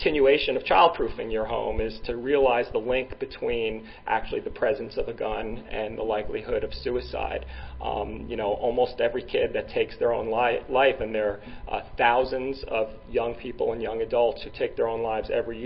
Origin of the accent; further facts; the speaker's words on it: New York, United States; Like I said, I'm a New Yorker, and Mayor de Blasio in New York just recently launched this Vision Zero initiative